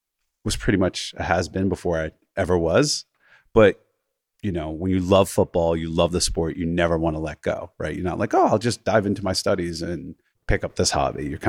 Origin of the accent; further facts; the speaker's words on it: Jersey City, New Jersey, United States; Yeah, I grew up in Jersey City, New Jersey.